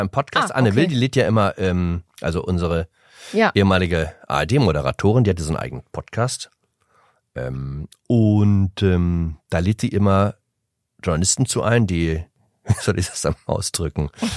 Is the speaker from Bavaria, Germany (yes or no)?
yes; Bavaria, Germany; Da reicht ja so ein Klopfer, wie man bei uns in Bayern sagt